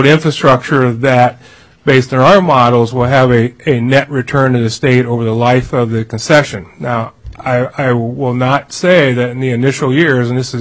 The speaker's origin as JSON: {"language": "English", "town": "Eagle River", "region": "Alaska", "country": "United States", "said": "Although, you know, I'm from Eagle River, and I said if Eagle River succeeded from municipality Anchorage, we'd be the third largest city."}